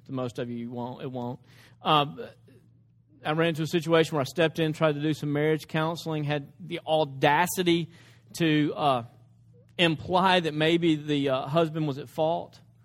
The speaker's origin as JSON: {"language": "English", "town": "Dresden", "region": "Tennessee", "country": "United States", "tie": "born or raised there", "said": "I grew up in Dresden, Tennessee. My dad's a truck driver."}